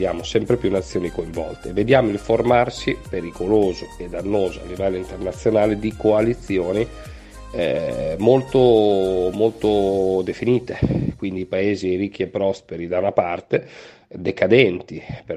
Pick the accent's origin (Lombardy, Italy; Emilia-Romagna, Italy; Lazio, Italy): Emilia-Romagna, Italy; le endemiche situazioni di fragilità della mia terra, essendo io romagnolo.